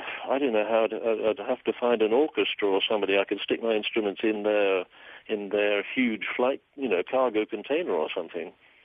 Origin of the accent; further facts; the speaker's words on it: California, United States; of course, I am American.